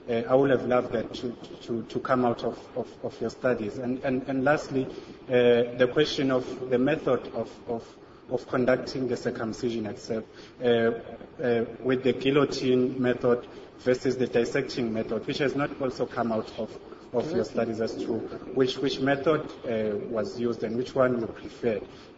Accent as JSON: {"language": "English", "country": "South Africa", "said": "I'm from South Africa."}